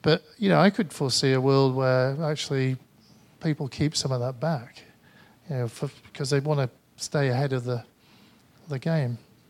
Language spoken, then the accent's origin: English; Manchester, North West England, United Kingdom; accent: Mancunian English; putting up with my Mancunian English accent.